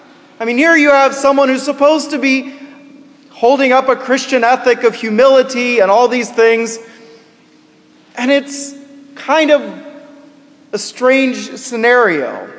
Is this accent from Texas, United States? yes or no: no; Winfield, Kansas, United States; Many of you probably know that I grew up in Kansas. Grew up in a small town in south central Kansas, about 45 minutes southeast of Wichita, by the name of Winfield.